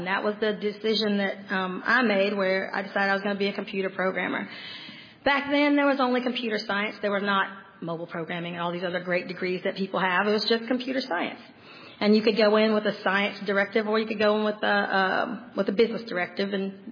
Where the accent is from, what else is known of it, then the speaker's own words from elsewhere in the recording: Arkansas, United States; My story is a little bit different. I grew up in South Arkansas to a very, very large family.